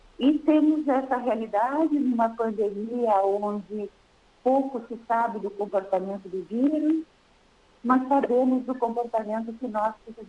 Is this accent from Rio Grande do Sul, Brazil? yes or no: yes; Protásio Alves, Rio Grande do Sul, Brazil; Foram para Protásio Alves, que é a minha terra natal.